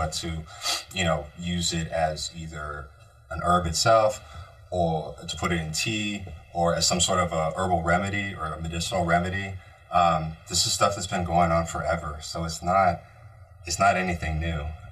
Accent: California, United States; So growing up in the Bay Area, cannabis is always around

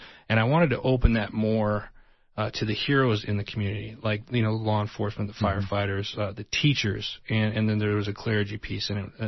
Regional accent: Wisconsin, United States; also born or lived in Tucson, United States; Born and raised in Wisconsin. Okay. My roots in Tucson. I graduated high school up at Canyon del Oro a lifetime ago.

